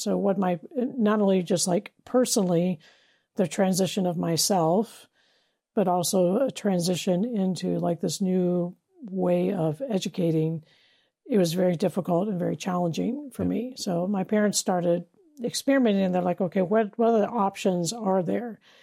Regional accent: California, United States; So I was born there in the Bay Area and into, I would say, so we have this West Coast understanding. Okay, so my family, for generations, we lived in the Bay Area.

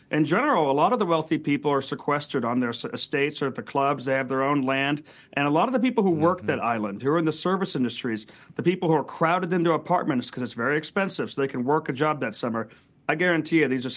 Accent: Massachusetts, United States; This is in Nantucket, which I grew up in Massachusetts.

